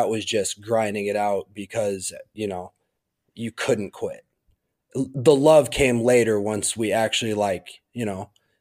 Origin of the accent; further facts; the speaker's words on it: Muscatine, Iowa, United States; everybody from my hometown expected me to fail. Like, whether they were going to say it or not, I knew that nobody expected me to just come from Muscatine and actually play for the Hawks.